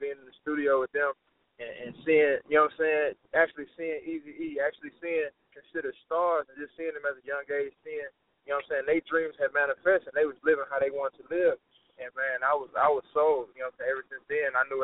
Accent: Atlanta, Georgia, United States; also born or lived in Milwaukee; Well, originally I'm from Milwaukee, you know what I'm saying, Milwaukee, Wisconsin. That's where I was born at. I was raised on the north side of Atlanta, that's Gwinnett County, so you don't know it.

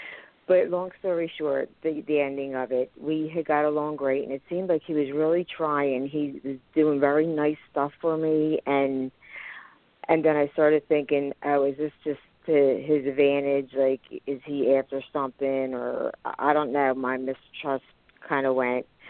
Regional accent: Philadelphia, Pennsylvania, United States; I'm from Philadelphia, and thanks for taking my call.

